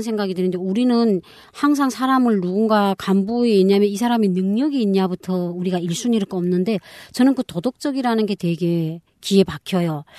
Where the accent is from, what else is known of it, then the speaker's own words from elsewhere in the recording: North Korea; now in South Korea; 또 우리가 대한민국에서만 산 게 아니라 북한을 경험한 탈북자잖아요.